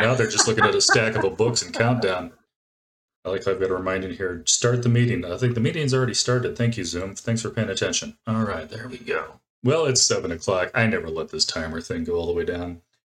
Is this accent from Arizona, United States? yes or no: yes; Phoenix, Arizona, United States; I didn't have that problem growing up in Phoenix. I had a Summer was like 9 months long.